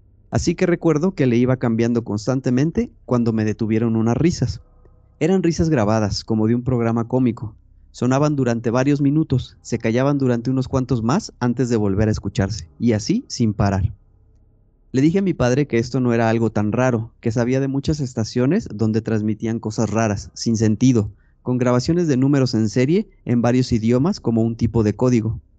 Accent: California, United States; born there; Soy hijo de inmigrantes y nací cerca de Los Ángeles. Mis padres migraron de México cuando eran jóvenes, pero tanto mis hermanos como yo nacimos aquí, en los Estados Unidos.

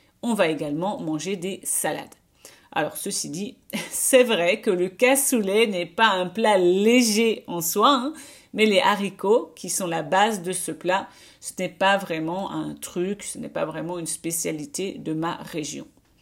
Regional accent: eastern France, France; Je viens de l'est de la France et ce n'est pas le genre de plat qu'on prépare dans ma région. On est près de la Suisse, il fait très froid

